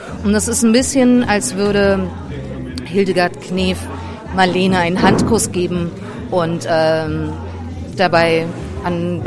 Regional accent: Berlin, Germany; Ich bin in Berlin-Friedrichshain aufgewachsen und bin dann ein bisschen durch die Welt getingelt

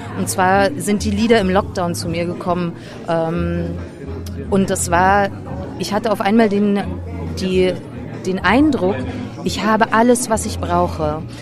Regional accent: Berlin, Germany; Ich bin in Berlin-Friedrichshain aufgewachsen und bin dann ein bisschen durch die Welt getingelt

